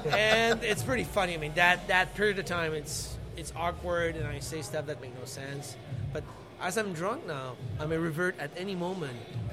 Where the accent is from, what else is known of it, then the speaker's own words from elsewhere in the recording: Montreal, Quebec, Canada; first language French; English is a second language; I'm from Montreal.